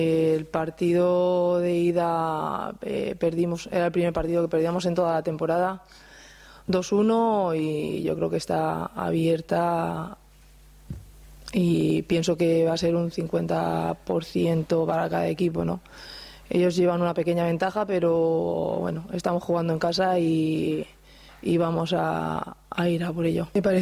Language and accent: Spanish; Elche, Valencian Community, Spain; que soy de Elche, es mi ciudad, he estado siempre ligada a este deporte